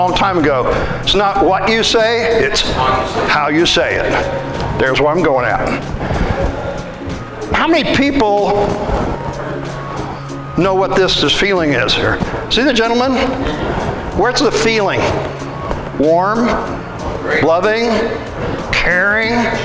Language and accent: English; Missouri, United States; I'm from Missouri, from the Midwest, we call it a mealy mouth.